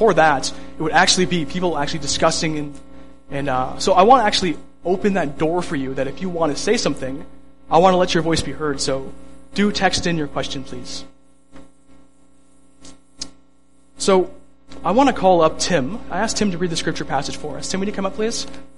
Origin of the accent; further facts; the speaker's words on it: Etobicoke, Ontario, Canada; now in Burlington, Canada; So I grew up in Etobicoke, and I moved to Burlington.